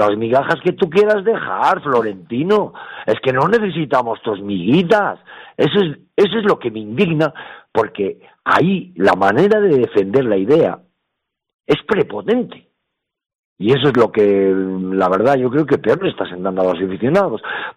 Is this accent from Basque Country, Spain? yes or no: no; Aranda de Duero, Castile and León, Spain; se quería llevar un partido a Los Ángeles y otro a Miami y otro a mi pueblo de Aranda de Duero.